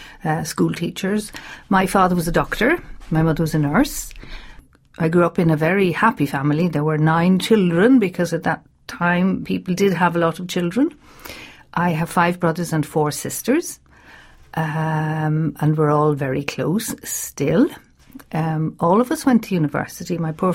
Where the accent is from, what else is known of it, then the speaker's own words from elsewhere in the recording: Dublin, Leinster, Ireland; I was born in Dublin and I grew up in a very comfortable middle-class suburb in the North City, which was populated by civil servants, bank managers, police sergeants, school teachers.